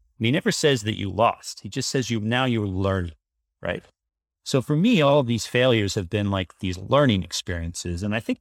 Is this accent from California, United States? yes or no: yes; California, United States; Well, I grew up in Silicon Valley and I'm still actually in San Francisco. San Francisco proper.